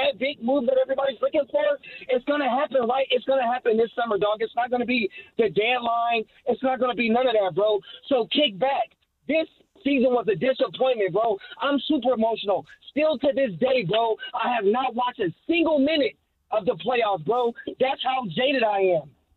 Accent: Sacramento, California, United States; I'm talking about a diehard Kings fan, bro. I'm from Sacramento.

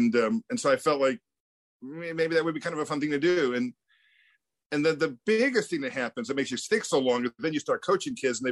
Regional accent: Sacramento, California, United States; hey, I'm from Sacramento and I didn't go to Sacramento State.

